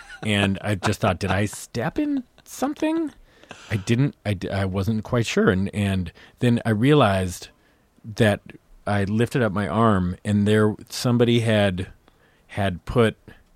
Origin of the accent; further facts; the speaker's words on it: California, United States; No, I was outside San Francisco.